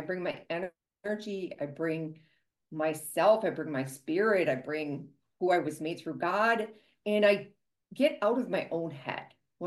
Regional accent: Wisconsin, United States; I was born here in Wisconsin, where I now reside again in my hometown. And we grew up dairy farming, milking cows, baling hay, picking rocks.

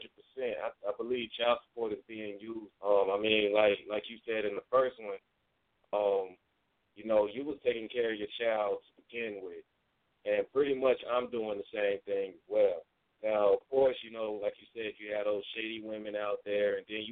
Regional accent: Hawaii, United States; born there; No, I was born in Hawaii.

